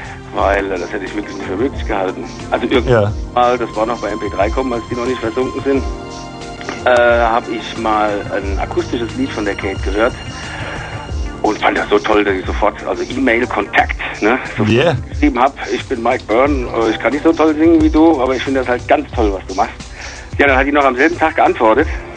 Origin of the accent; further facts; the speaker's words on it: Frankfurt, Hesse, Germany; Ja, ansonsten bin ich Frankfurter, das ist ganz elementar.